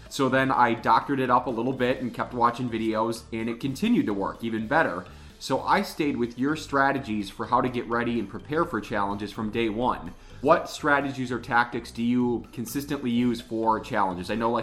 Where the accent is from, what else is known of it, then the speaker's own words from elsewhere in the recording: Wisconsin, United States; I'm lactose intolerant, unfortunately, born and raised in Wisconsin, and here I can't have dairy.